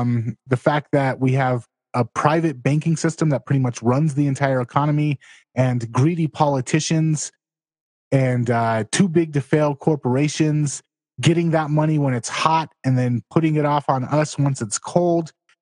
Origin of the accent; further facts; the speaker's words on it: Los Angeles, California, United States; I grew up in Los Angeles. The water there is garbage, and bottled water there is great.